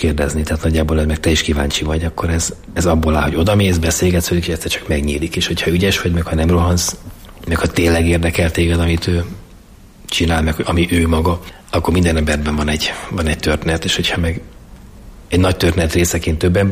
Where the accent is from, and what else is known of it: Budapest, Hungary; born or raised there